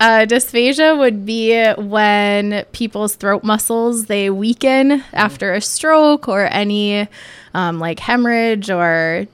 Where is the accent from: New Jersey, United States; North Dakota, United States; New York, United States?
North Dakota, United States; Bottineau; also born or lived in Minnesota; So born in Minnesota, moved to a small little town up in North Dakota called Botno. It's about 30 minutes from the Canadia